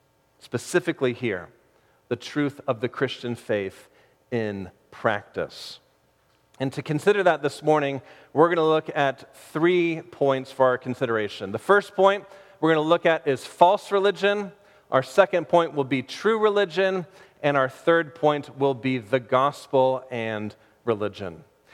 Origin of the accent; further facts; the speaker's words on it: San Diego, California, United States; I grew up in North County, San Diego. I did not grow up anywhere near or around horses at all.